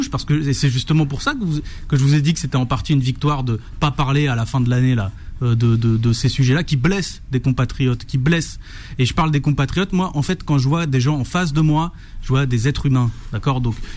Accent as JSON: {"language": "French", "region": "Île-de-France", "country": "France", "tie": "born or raised there", "said": "moi, j'ai grandi en Seine-Saint-Denis, j'ai vu plein de gens que la politique a dégoûté."}